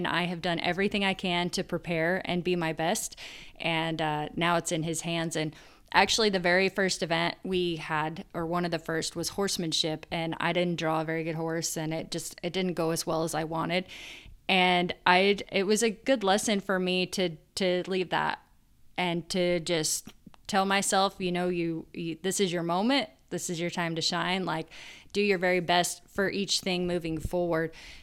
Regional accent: Kansas, United States; And I loved representing my home state of Kansas and the great people that are there.

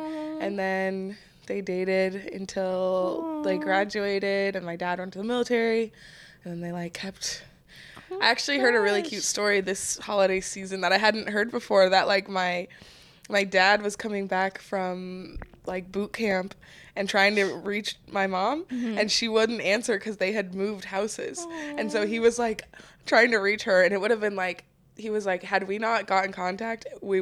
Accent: Denver, Colorado, United States; Well, I'm born and raised in Denver, Colorado. My dad is from Colorado. He is my white half.

